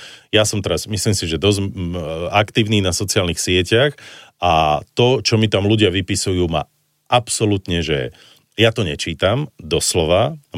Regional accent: Banská Bystrica, Banská Bystrica Region, Slovakia; Ja som zase z Banskej Bystrice, čiže my vieme spievať, vieš, my vieme tak pekne tak ľubozvučne rozprávať, vieš.

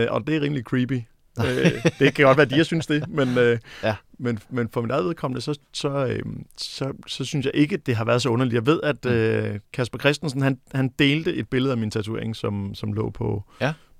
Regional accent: Næstved, Zealand, Denmark; Jeg er jo født og opvokset i Næstved, så det var meget naturligt at tage i Næstvedhallen og se noget underholdning.

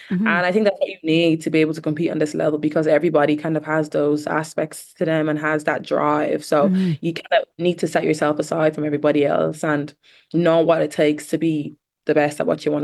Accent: Dublin, Leinster, Ireland; I'm from Dublin.

